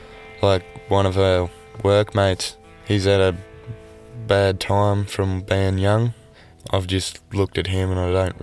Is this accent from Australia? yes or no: yes; Hay, New South Wales, Australia; Growing up in Hay, it's not really that easy.